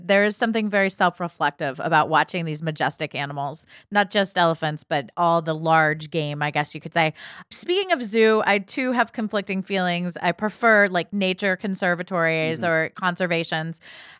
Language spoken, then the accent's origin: English; Ohio, United States; But I grew up in Ohio, so like goats, chickens, farm animals I wasn't really into because they were just everywhere, you know?